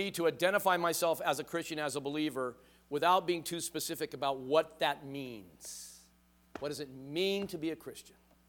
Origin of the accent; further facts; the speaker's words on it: Van Nuys, California, United States; I grew up in Catholic school. I went to Catholic school grade 1 through the middle of grade 11. I actually, in Van Nuys, St. Bridget of Sweden.